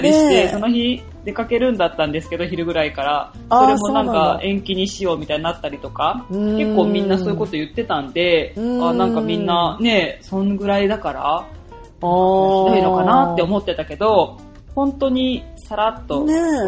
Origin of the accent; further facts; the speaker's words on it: Hiroshima, Japan; まあ私広島出身じゃないですか。で、広島ってすっごい気候穏やかなんですよ。